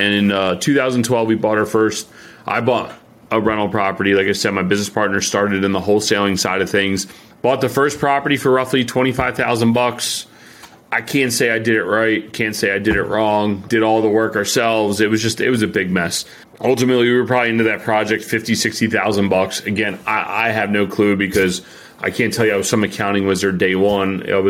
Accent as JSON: {"language": "English", "region": "Pennsylvania", "country": "United States", "tie": "born or raised there", "said": "Because we grew up outside of Philadelphia together."}